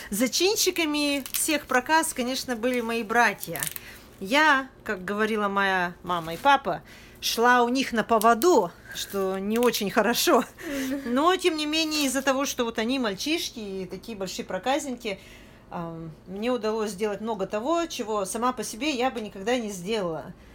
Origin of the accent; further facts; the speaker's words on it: Kurgan, Kurgan Oblast, Russia; Я жила в Кургане, я родилась в Кургане, прожила там большую часть своей жизни